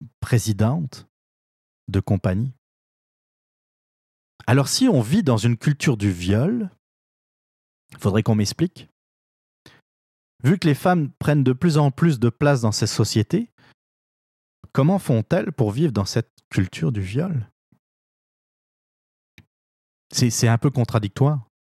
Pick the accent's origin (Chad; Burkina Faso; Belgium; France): France; now in Canada; Je suis originaire de la France.